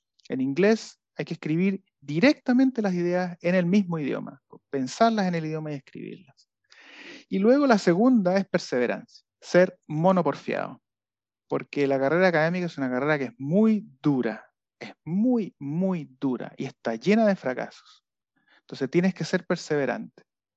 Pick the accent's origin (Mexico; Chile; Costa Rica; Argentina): Chile; y siendo chileno y habiendo mencionado, por supuesto, los dos premios Nobel de literatura que tenemos